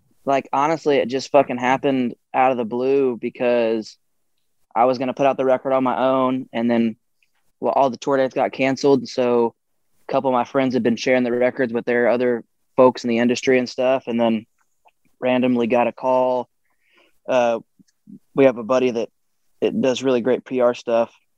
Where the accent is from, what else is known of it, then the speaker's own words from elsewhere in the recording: Texas, United States; like, I grew up in Central and South Texas. So there's like a red dirt country scene down here